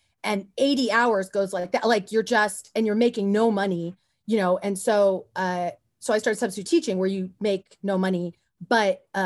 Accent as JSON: {"language": "English", "town": "Porterville", "region": "California", "country": "United States", "tie": "born or raised there", "also_born_or_lived": "Pasadena", "said": "Well, I was born in Pasadena, and then I was raised in Portville, California, which is where Devin Nunes, it's the red part of California."}